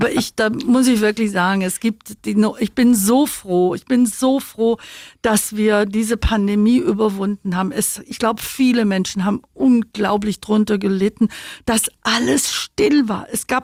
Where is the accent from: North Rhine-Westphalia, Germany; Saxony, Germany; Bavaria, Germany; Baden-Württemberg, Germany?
Bavaria, Germany; Babenhausen; Augsburg ist Heimat. Und sure. Babenhausen war meine Heimat.